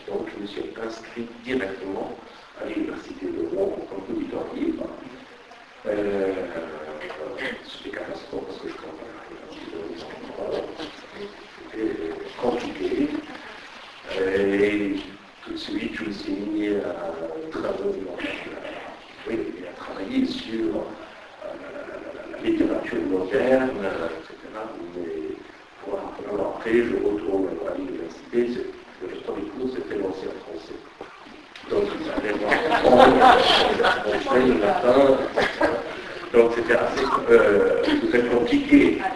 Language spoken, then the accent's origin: French; Afghanistan; French is a second language; now in France; quand j'ai quitté l'Afghanistan, en France, en 85, c'est sûr que je ne pouvais pas écrire en français et je me demandais à quoi bon écrire en persan